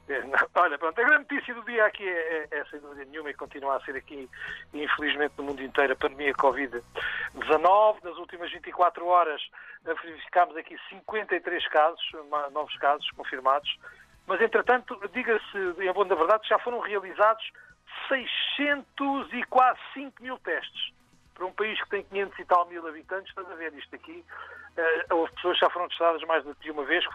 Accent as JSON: {"language": "Portuguese", "country": "Portugal", "lives_now": "Luxembourg", "said": "eu sou de Portugal"}